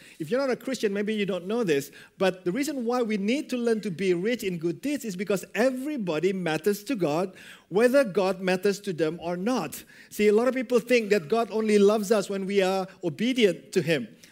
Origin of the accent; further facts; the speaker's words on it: Indonesia; I grew up in a country that's highly religious. I grew up in Indonesia, where every single citizen is required to have a religion.